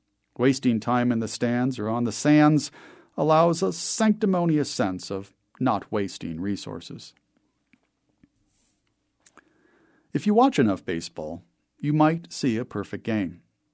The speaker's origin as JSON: {"language": "English", "town": "Laramie", "region": "Wyoming", "country": "United States", "tie": "born or raised there", "said": "As for live baseball in my hometown, Laramie has a college summer league team"}